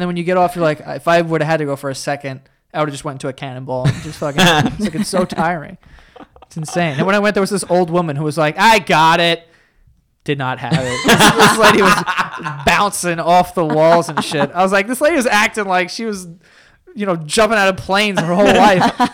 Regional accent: Queens, New York, United States; From Queens.

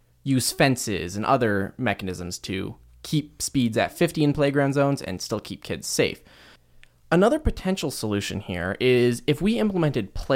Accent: Sherwood Park, Alberta, Canada; because I grew up in Sherwood Park, and the thing about Sherwood Park is we've got playground zones there.

